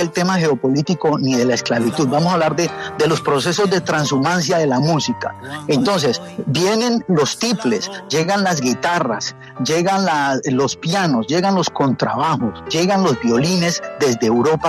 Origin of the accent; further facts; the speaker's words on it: Colombia; Yo soy un compositor colombiano, un zapatero colombiano, hace zapatos colombianos